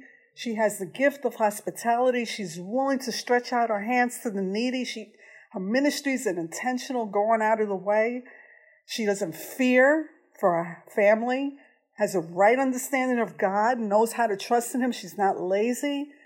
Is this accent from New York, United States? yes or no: yes; New York, United States; you know, I'm a New Yorker. I'm Hispanic. And we're gruff.